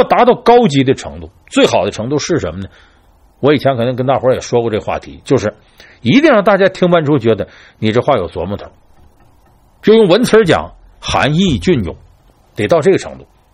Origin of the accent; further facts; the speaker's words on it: China; 同时反过来影响我们中国人说话